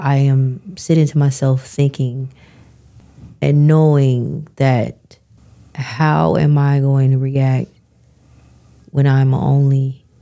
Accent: Seattle, Washington, United States; I'm from Seattle.

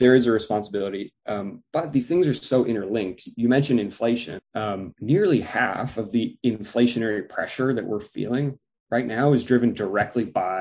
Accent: Indiana, United States; ran into the senator from my home state of Indiana, who's a Republican.

